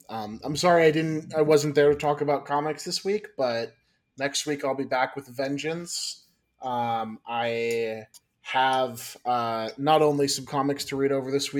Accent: Midwest, United States; I'm from the Midwest, Chad.

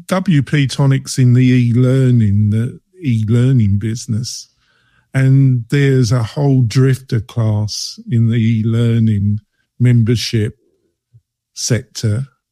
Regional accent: United Kingdom; now in United States; So I always will see myself as British because I was brought up. So I'm a kind of hybrid. I see myself, when I go back to the UK, my family think I'm very American.

